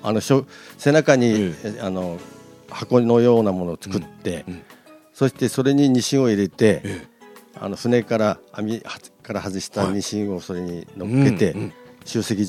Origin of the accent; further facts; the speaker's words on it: Hokkaido, Japan; で私も小さい時にですね、今先ほど言いました本村の方、アサリの線路沿いに生まれ育ったんですよ。